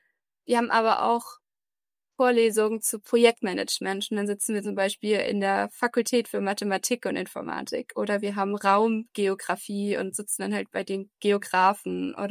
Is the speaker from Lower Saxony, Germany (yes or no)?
no; Aschaffenburg, Bavaria, Germany; Ursprünglich komme ich aus dem Raum Aschaffenburg, bin da aufgewachsen in einem freikirchlichen Kontext